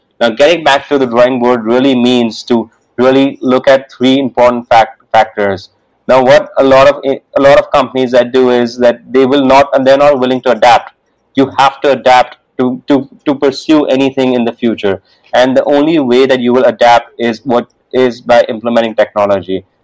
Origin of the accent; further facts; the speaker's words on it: India; we as Indian manufacturers pride ourselves in our manufacturing.